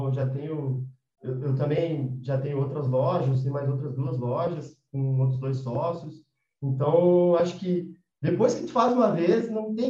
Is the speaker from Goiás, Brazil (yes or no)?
no; Porto Alegre, Rio Grande do Sul, Brazil; E aí eu estava em Porto Alegre, ali, na minha cidade natal, estava morando sozinho já, tudo mais.